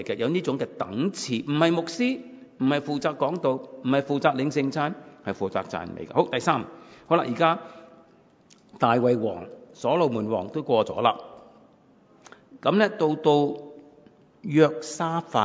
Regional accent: China; first language Cantonese; 我们广东话查查打查查

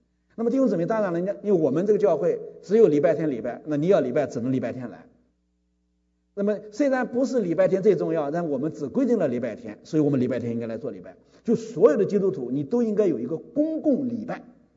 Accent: China; 哎，我们中国人真叫搞笑

